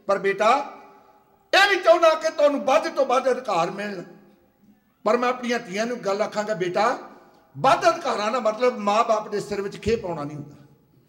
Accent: Punjab, India; ਮੈਨੂੰ ਤੇ ਪੰਜਾਬ ਦਾ ਬਹੁਤਾ ਤਜਰਬਾ ਹੈ ਮੈਂ ਪੰਜਾਬ ਦੇ ਰਹਿਣ ਵਾਲਾ

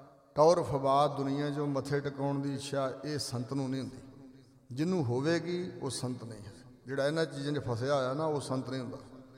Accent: Punjab, India; ਮੇਰੇ ਪਿੰਡ ਦੇ ਨਾਲ ਹੀ ਇੱਕ ਪਿੰਡ ਹੈ, ਜ਼ਿਲ੍ਹਾ ਗੁਰਦਾਸਪੁਰ 'ਚ ਆਦੋ ਵਾਲੀ ਪਿੰਡ ਹੈ

